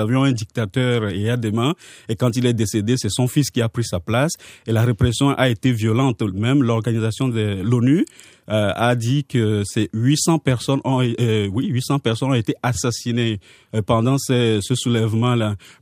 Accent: Quebec, Canada; je ne me sentais pas reconnu en tant que Québécois

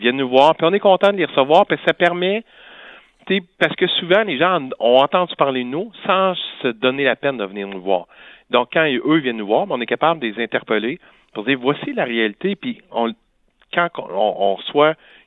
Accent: Saint-Tite, Quebec, Canada; Tu sais, les Québécois, on a le sang chaud, on aime se voir, on aime avoir du plaisir. C'est ce qu'on vit chez nous à Saint-Tite.

